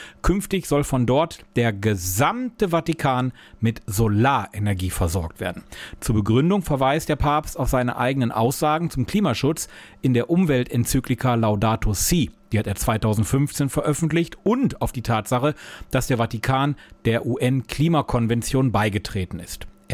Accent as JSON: {"language": "German", "region": "North Rhine-Westphalia", "country": "Germany", "said": "ich komme selber aus dem Ruhrgebiet"}